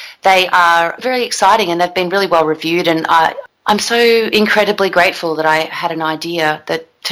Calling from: New South Wales, Australia; our accents are slightly different. I'm actually speaking to you from the south coast of New South Wales, and I am about 2 hours' drive south of Sydney in Australia.

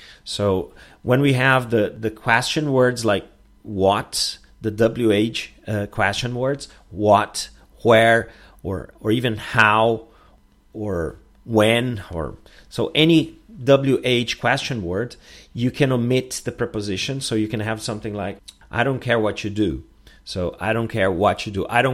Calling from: Porto Alegre, Rio Grande do Sul, Brazil; English is a second language

